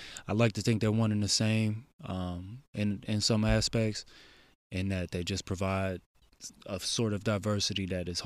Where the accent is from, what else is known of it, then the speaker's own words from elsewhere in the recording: Hyde Park, Illinois, United States; and I grew up in Hyde Park, by the way, 53rd Street